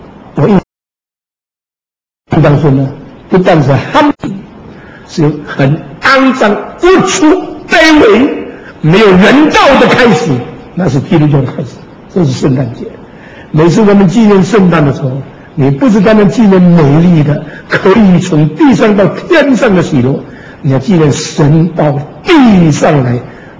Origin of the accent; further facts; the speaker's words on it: Xiamen, Fujian, China; moved away; 我在厦门生的。我50年以后离开厦门以后，准准50年，我跑回我的家乡去找到我生的那个房子。